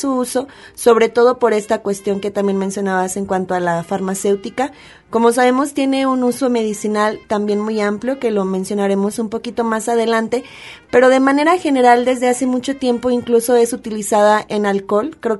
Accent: Mexico; nosotros como mexicanos siempre hemos adoptado este modelo

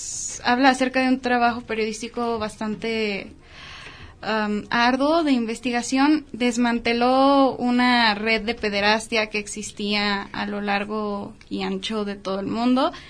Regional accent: Mexico; como mexicanos somos muy burlescos

